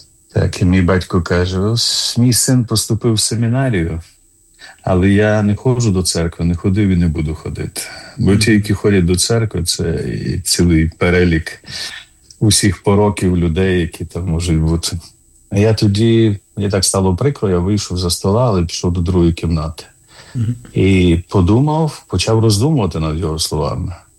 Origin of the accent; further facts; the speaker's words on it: Ivano-Frankivsk, Ivano-Frankivsk Oblast, Ukraine; я народився в Івано-Франківську. Це таке село Крихівці, недалеко від Івано-Франківська, вже війшло у межі Франківська.